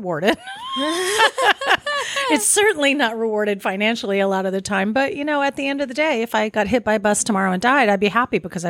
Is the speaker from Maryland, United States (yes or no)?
no; Cincinnati, Ohio, United States; I grew up in Cincinnati, and it was really great to grow up with all the culture that we had there.